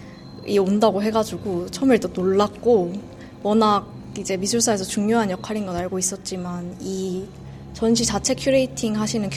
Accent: South Korea; 한국인으로서 좀 자부심이 있기도 하고

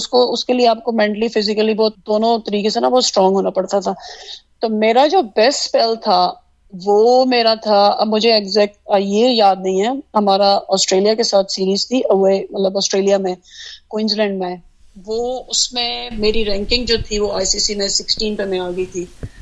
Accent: Abbottabad, Khyber Pakhtunkhwa, Pakistan; میں آپ کو پتا ہے ایبٹ آباد میں، وہاں پہ میں، میرا بچپن گزرا ہے، میں نے اپنی وہاں ایجوکیشن کمپلیٹ کیا ہے

